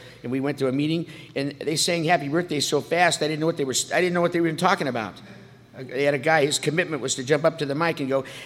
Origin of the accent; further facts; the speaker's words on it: San Diego, California, United States; I thought, whoa, because I'm from San Diego, and we're real relaxed down there.